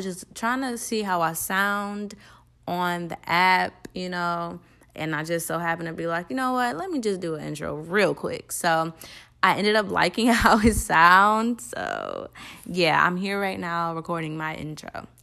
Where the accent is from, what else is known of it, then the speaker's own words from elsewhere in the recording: Cleveland, Ohio, United States; I am from Cleveland, Ohio. If I didn't mention that, I'm from Cleveland, Ohio.